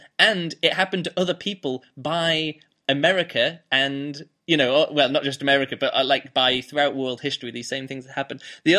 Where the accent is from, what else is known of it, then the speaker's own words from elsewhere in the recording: United Kingdom; now in Berlin, Germany; I am from Britain and I live in Berlin